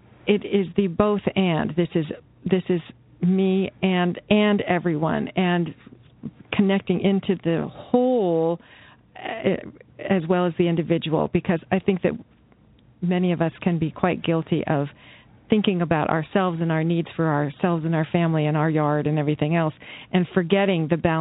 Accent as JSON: {"language": "English", "region": "Ohio", "country": "United States", "tie": "born or raised there", "said": "my mother made me actually very conscious of water when I grew up in Ohio, because we had a well"}